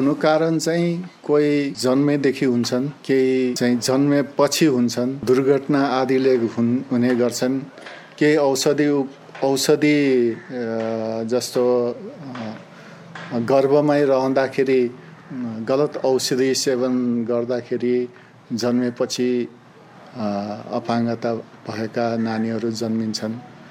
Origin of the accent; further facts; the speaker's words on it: Bhadrapur, Koshi Province, Nepal; born there; हामी अहिले भद्रपुर नगरपालिका अन्तर्गत छौँ। अब मेरो जन्मथलो मेरो कर्मथलो झापा जिल्लाको भद्रपुर नगरपालिका क्षेत्रभित्र पर्छ